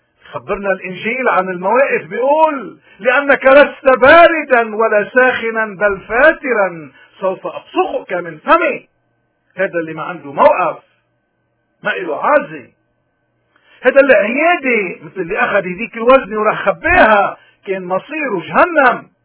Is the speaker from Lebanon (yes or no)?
yes; Lebanon; نحن كلبنانيين جسدنا هو لبنان